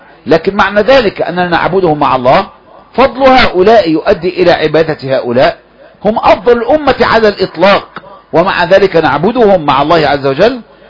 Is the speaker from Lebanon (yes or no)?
no; Egypt; وإحياء ما مات منذ عقود في بلدنا مصر